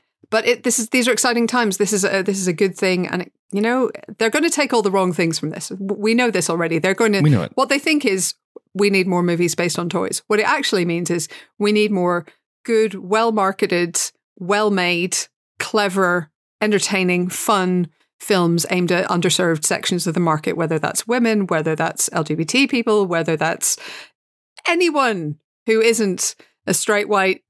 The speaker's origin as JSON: {"language": "English", "region": "Northern Ireland", "country": "United Kingdom", "said": "are very familiar with as Northern Irish people."}